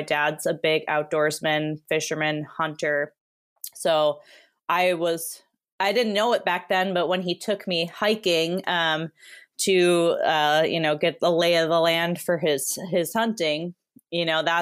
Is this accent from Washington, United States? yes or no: no; Wisconsin, United States; also born or lived in Arizona; now in Oregon, United States; I've been here since 2013, but grew up in Wisconsin and didn't really get into hiking till I went to college in Arizona.